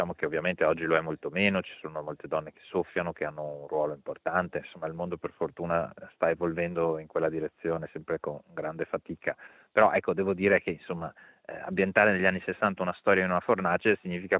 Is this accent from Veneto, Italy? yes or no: yes; Venice, Veneto, Italy; da veneziano conosco Murano forse un po' meglio di chi sta fuori Venezia.